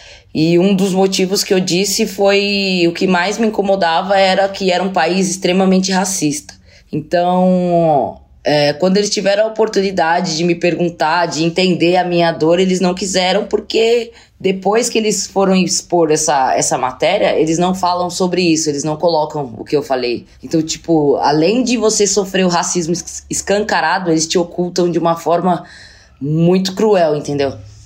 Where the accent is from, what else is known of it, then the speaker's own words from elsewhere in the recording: Brazil; Inclusive pelo fato de eu ir sozinha, como brasileira